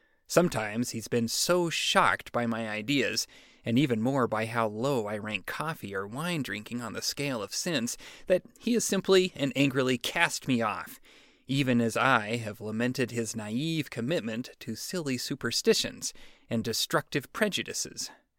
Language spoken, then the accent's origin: English; American Fork, Utah, United States; I remember feeling scared to walk too close to the one non-Mormon church in my hometown, American Fork, Utah.